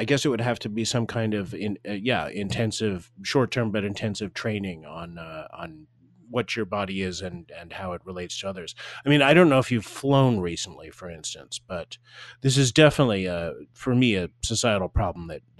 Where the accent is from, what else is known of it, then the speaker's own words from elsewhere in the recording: New York, United States; Well, I'm a New Yorker. I've been in the city for my entire adult life.